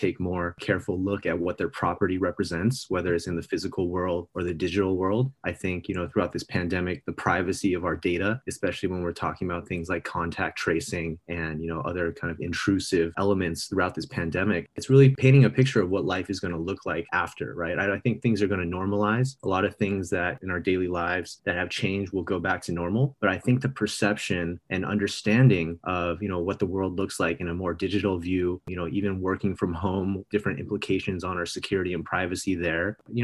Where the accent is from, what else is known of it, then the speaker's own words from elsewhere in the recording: Los Angeles, California, United States; So I grew up in Los Angeles, went to school